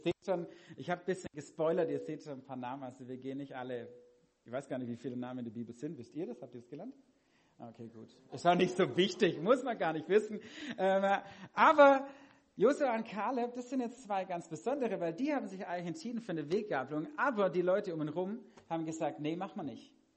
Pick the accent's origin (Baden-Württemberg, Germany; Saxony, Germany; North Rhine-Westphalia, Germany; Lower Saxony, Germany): Baden-Württemberg, Germany; Herrenberg; ich komme aus Herrenberg, wo es auch ein Altdorf gibt, aber nicht das hier.